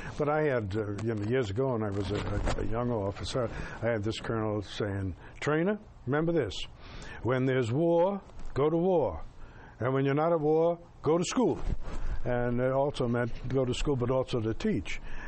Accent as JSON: {"language": "English", "town": "Bronx", "region": "New York", "country": "United States", "tie": "born or raised there", "said": "My mother, I grew up in the Bronx, and I told my mother, she was an Irish, you know, mother"}